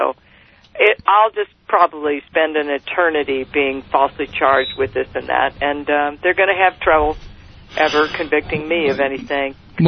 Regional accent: Los Angeles, California, United States; No, I'm not from Santa Barbara. I'm from East L.A.

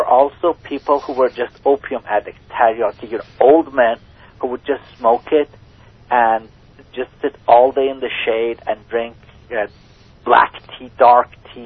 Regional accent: Iran; I'm from Iran.

